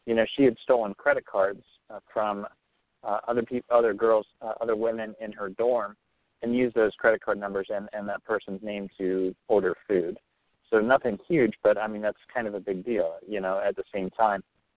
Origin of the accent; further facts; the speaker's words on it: Ohio, United States; And it reminds me a lot of the hometown I grew up in here in Ohio.